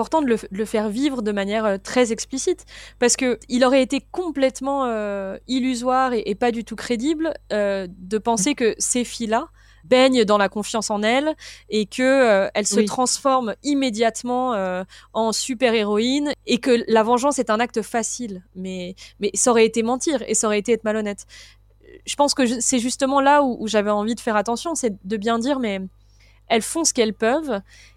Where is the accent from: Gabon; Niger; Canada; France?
France; Auvergne-Rhône-Alpes; il y a des filles qui collent à côté de chez moi, en Haute-Savoie, dans un tout petit bled, ce qui aurait été inimaginable au moment où moi, j'ai grandi.